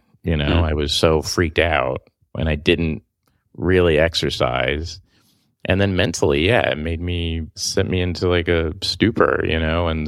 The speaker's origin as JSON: {"language": "English", "region": "Oklahoma", "country": "United States", "said": "I'm from Oklahoma, you know, so it's like, I'm going to go in a room and sit and close my eyes."}